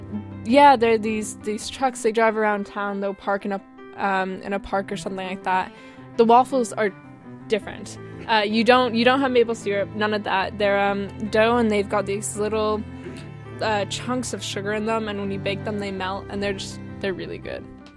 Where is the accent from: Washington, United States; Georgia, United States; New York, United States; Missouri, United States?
Washington, United States; Seattle; I mean, I'm definitely from Seattle, right? I was born here and everything.